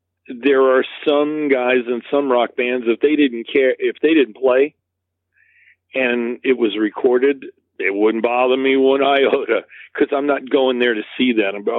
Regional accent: New York, United States; being part Native American, and but growing up in New York, you know, I didn't really identify with that part of myself

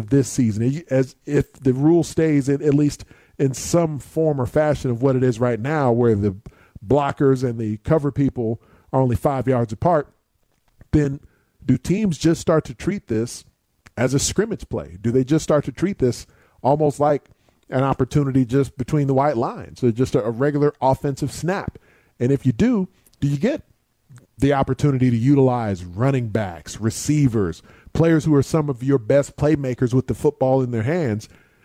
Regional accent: Chicago, Illinois, United States; I remember not only just watching that game play out, being a Chicagoan and having friends on both squads

